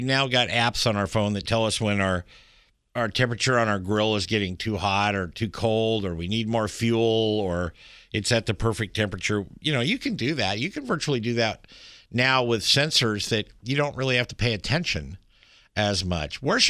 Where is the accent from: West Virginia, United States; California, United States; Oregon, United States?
Oregon, United States; Woodburn; That's Barclays on Highway 99E in Woodburn. That's my hometown, actually.